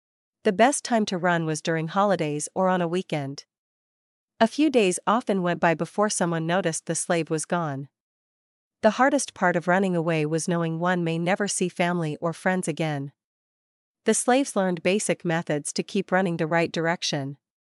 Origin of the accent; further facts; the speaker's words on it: Princeton, Illinois, United States; home of the Denham and Lovejoy family is located on the eastern edge of Princeton, Illinois. This is my hometown and I'm very proud of our rich heritage.